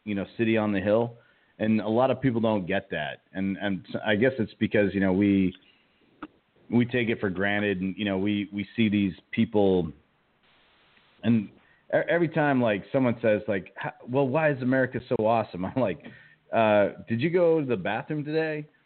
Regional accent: Canada; being born Canadian is the coolest thing that's ever happened to me.

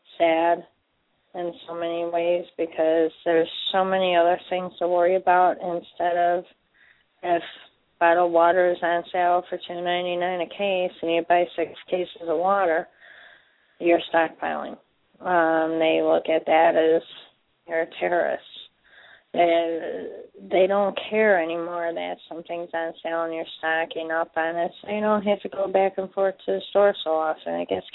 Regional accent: Chicago, Illinois, United States; I'm from the Chicago area.

